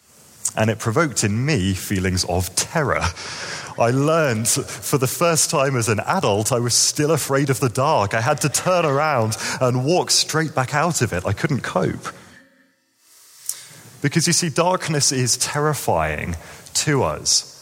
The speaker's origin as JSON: {"language": "English", "region": "London", "country": "United Kingdom", "tie": "born or raised there", "said": "As a Londoner, I've grown up in a place that is filled with light."}